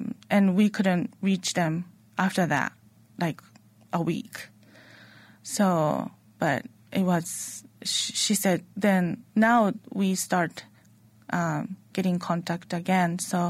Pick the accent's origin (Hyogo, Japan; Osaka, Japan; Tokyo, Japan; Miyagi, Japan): Miyagi, Japan; Shiogama; English is a second language; I'm from Shiogama, which is like 15 minutes away by train from to Sendai.